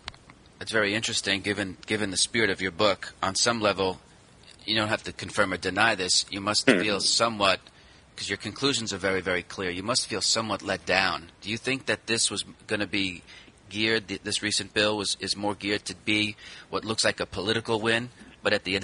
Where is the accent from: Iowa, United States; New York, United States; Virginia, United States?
New York, United States; New York City; I'm on the phone with him today from my hometown of New York City.